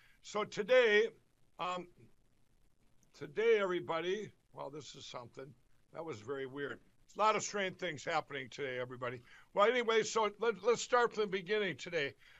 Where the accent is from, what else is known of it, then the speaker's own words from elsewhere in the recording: Chaska, Minnesota, United States; also born or lived in Mankato, Minnesota; it's two hours back to my hometown of Chaska, Minnesota. Well, I stopped where I was born, incidentally, in Mankato, Minnesota.